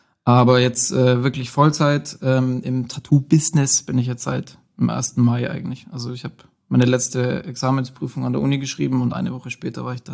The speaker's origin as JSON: {"language": "German", "town": "Nördlingen", "region": "Bavaria", "country": "Germany", "tie": "born or raised there", "lives_now": "Nuremberg, Germany", "said": "komme aus Nördlingen, also gebürtiger Schwabe, ne? Schaffe Häuslebauer und so, wohne jetzt aber seit 7 Jahren in Nürnberg"}